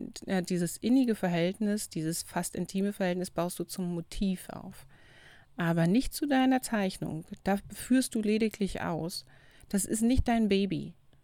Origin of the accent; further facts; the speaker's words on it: East Germany, Germany; Ich bin ja im Osten aufgewachsen